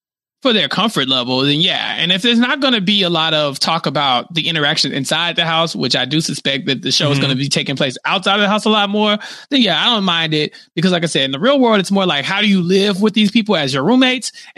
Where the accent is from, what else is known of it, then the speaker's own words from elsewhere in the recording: Texas, United States; As a Texan, I don't know what that means.